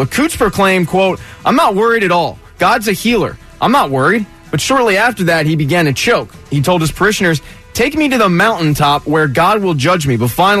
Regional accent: Philadelphia, Pennsylvania, United States; So growing up in Philly, I spent 13 years in the Catholic school, and I'll be the first to admit, I absolutely hated it when we had to go to church.

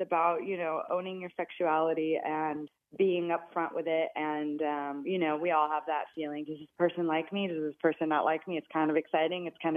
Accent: San Diego, California, United States; now in Los Angeles, United States; I lived in LA for over a decade now. And I grew up in San Diego

